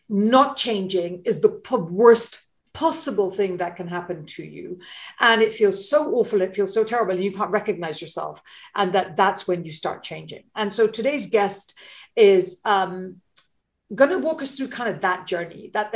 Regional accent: India; I remember when I was growing up and my brother would sit exams. I mean, we're Indian.

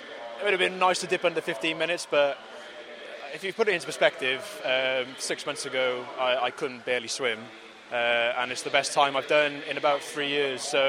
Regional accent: United Kingdom; No, I'm British. I'm swimming for Great Britain.

